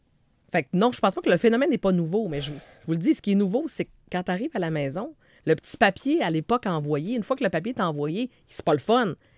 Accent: Quebec, Canada; C'était à l'époque, dans ma région d'origine, au Saguenay.

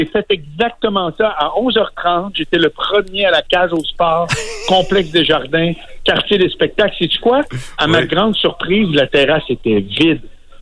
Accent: Quebec City, Quebec, Canada; Tu le sais que je suis un gars de Québec, là.

